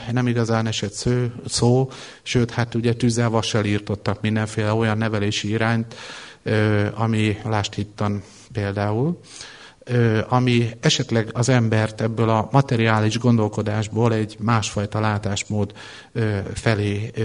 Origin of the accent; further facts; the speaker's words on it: Hajdúböszörmény, Hajdú-Bihar, Hungary; és Hajdúbeszörményben nőttem föl, ott jártam az iskoláimat.